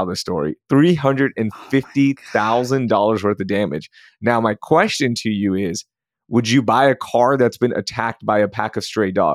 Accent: Sugar Land, Texas, United States; I grew up in Sugarland, so we get it.

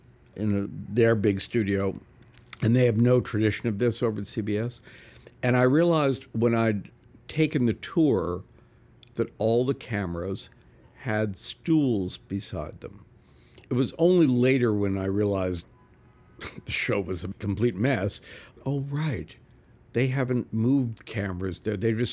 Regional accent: Canada; I just assumed, being Canadian, that I was just supposed to do the right thing

